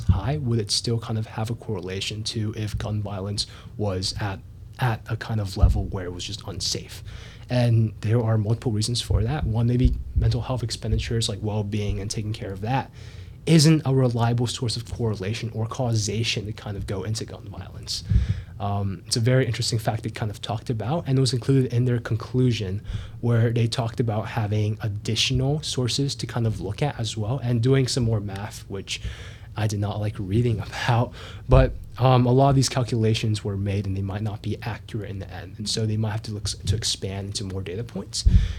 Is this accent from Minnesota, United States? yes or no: no; Fayetteville, North Carolina, United States; maybe in some places in North Carolina, like even my hometown, Fayetteville, they're definitely not a safe place.